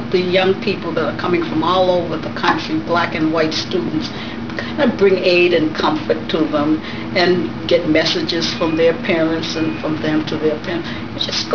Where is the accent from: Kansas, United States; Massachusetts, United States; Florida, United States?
Massachusetts, United States; Boston; born there; you know, I was born in Boston. All I ever heard about Mississippi was just the worst thing.